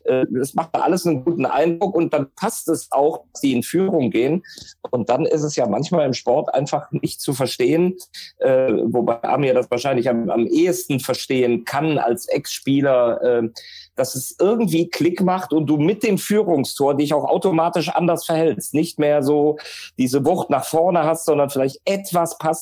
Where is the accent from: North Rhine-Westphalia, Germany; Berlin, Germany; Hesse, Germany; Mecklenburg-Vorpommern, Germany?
North Rhine-Westphalia, Germany; Cologne; also born or lived in Ulm; Ich bin kein gebürtiger Kölner. Mein Vater ist Kölner, meine Mutter ist Kölnerin, mein älterer Bruder ist Kölner.